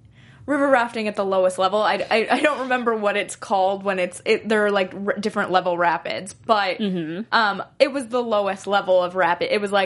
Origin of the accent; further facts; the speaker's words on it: California, United States; I grew up in Northern California, like the bonfire, like the beach bonfire